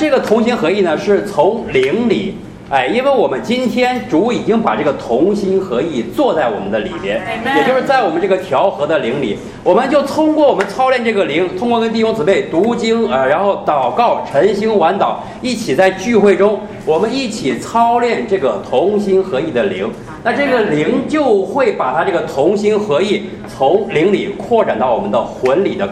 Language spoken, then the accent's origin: Chinese; China; 福啊，对我们中国人啊是非常特别的一个词